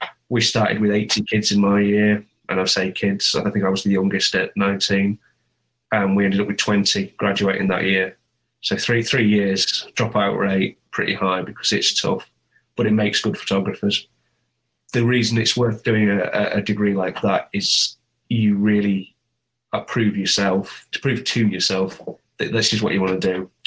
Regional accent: Hull, Yorkshire and the Humber, United Kingdom; I'm from Hull, my home city

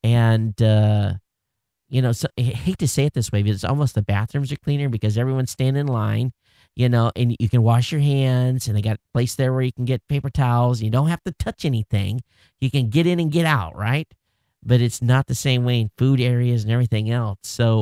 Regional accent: Gilbert, Arizona, United States; at least two people from Arizona listening since the last winter from Phoenix, and I'm from Gilbert.

